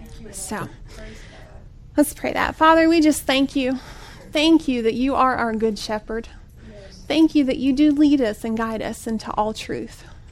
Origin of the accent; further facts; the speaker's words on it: Kentucky, United States; I was born and raised in Central Kentucky.